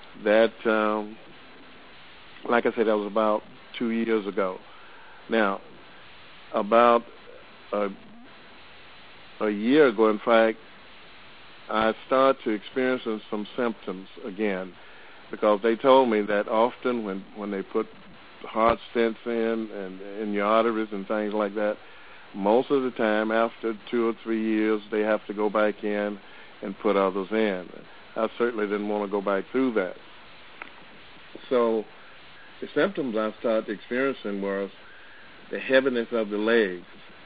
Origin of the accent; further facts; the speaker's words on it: Jacksonville, Florida, United States; from Jacksonville, Florida